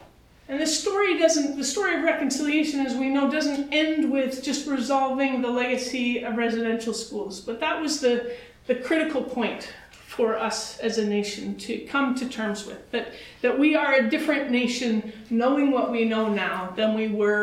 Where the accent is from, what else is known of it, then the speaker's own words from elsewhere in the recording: United States; now in Canada; I'm an American originally. I'm a Baptist. And so I sat in circles listening to residential school survivors' stories, seeing myself as separate because I'm not Canadian.